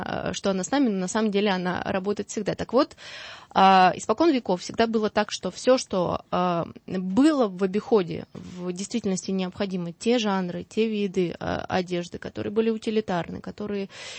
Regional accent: Siberia, Russia; Я сама родом из деревни, вот последняя пимокатня, да, у нас вот, ну, я из Сибири, там говорят на украинские манеры, да, пимы.

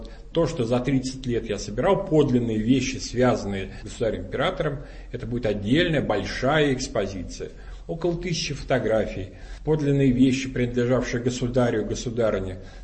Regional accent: Moscow, Russia; born there; Сам, хоть я родился в Москве, но папа и мама у меня из Вятской губернии.

